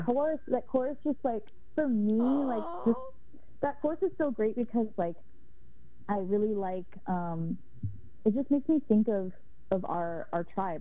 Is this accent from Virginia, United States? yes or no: no; Oregon, United States; And especially growing up in Oregon, it's like monsoon season is year round.